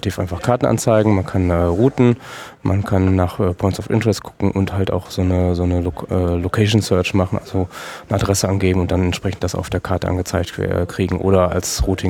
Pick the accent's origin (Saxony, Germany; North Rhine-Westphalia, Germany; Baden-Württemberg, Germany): North Rhine-Westphalia, Germany; Dortmund; Dortmund.